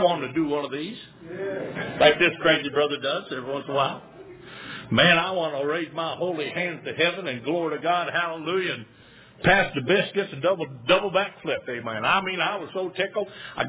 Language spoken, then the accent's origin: English; Michigan, United States; When I was growing up in Michigan, we used to cut mustard out of our beans and our corn.